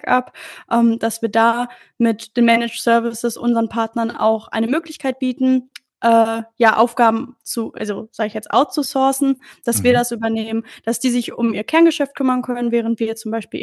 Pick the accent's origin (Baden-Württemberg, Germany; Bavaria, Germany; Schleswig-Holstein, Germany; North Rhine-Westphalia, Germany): North Rhine-Westphalia, Germany; Bad Sassendorf; Ich komme ursprünglich aus Soest. Ich weiß nicht, also eigentlich ist es Bad Sassendorf, aber das kennt wahrscheinlich kaum einer.